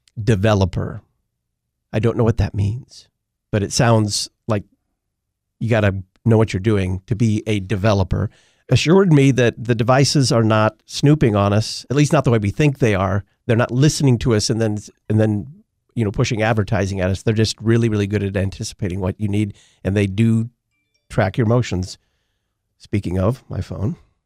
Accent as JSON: {"language": "English", "region": "Texas", "country": "United States", "tie": "born or raised there", "said": "That's hot to me. And I grew up in Texas, so that's hot."}